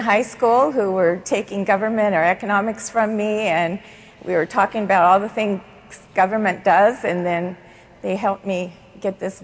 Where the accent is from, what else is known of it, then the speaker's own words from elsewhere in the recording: Buena Park, California, United States; I grew up in the First Baptist Church of Buena Park.